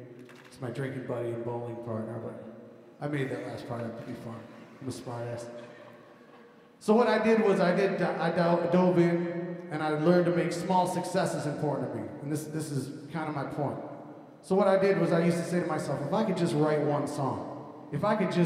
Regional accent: Detroit, Michigan, United States; A little bit of background on me. I grew up in the Detroit area. My father worked for automotive supply companies. My mom was a teacher. Blue collar, Irish Catholic family, church every Sunday.

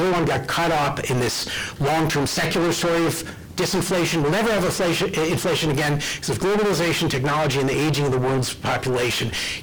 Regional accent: Hartford, Connecticut, United States; my hometown of Hartford, Connecticut, which is already exploring bankruptcy options

